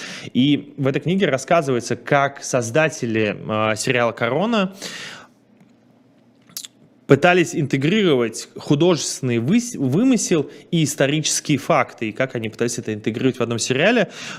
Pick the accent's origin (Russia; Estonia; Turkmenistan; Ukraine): Russia; особенно если считать, что мы из России, мы знаем, что такое настоящее преследование